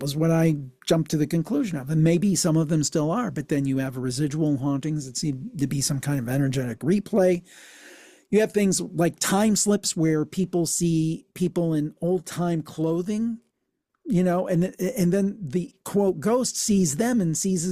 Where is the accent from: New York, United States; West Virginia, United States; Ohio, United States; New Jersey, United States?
Ohio, United States; Cleveland; I'm from the Cleveland, Ohio area.